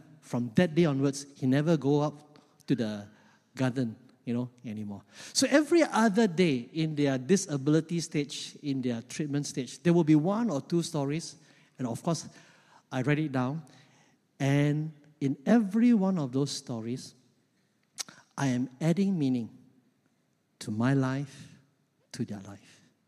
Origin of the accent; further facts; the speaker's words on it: Keluang, Johor, Malaysia; when I went back to my hometown, Keluang